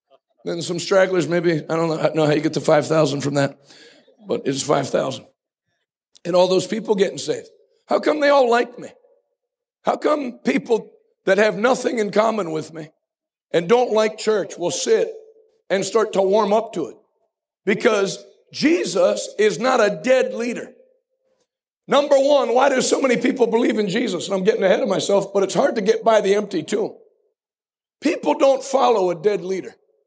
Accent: United States; Because I grew up in Washington County and they knew me when I was 5.

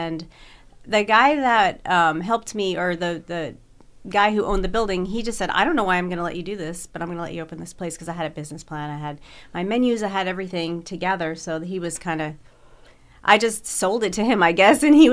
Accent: Tewksbury, New Jersey, United States; I grew up in like a rural part of New Jersey. It's called Tewksbury, and it's in Hunterdon County.

